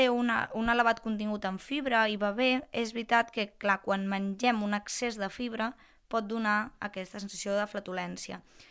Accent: Vilanova de Prades, Catalonia, Spain; sóc de Vilanova de Prades, per tant, terra de castanyes per excel·lència.

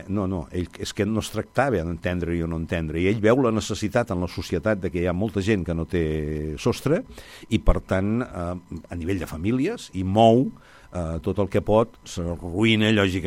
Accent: Arbeca, Catalonia, Spain; tu d'on ets? Diu, jo sóc d'Arbeca.

